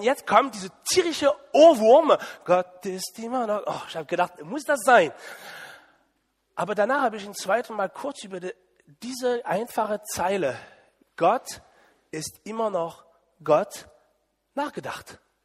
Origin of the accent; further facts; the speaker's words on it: Le Mans, Pays de la Loire, France; German is a second language; now in Germany; ich bin mittlerweile so mehrere Jahre in Deutschland. Aber vor circa 20 Jahren war ich noch in Frankreich. Und da ist eine Gruppe Deutsche aus Widenes zu Besuch in meine Heimatgemeinde in Le Mans gekommen.